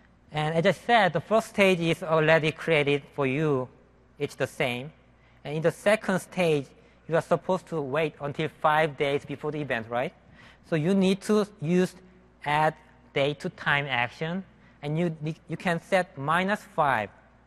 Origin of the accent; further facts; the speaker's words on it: South Korea; we are actually coming from Korea, which is known for